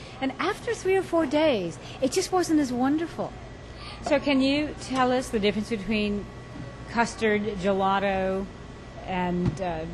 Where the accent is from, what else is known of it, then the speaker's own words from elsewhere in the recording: Oconomowoc, Wisconsin, United States; I'm from Oconomowoc, and her custard, I have to tell you, is just as good as we still get at the Kilty Drive-In.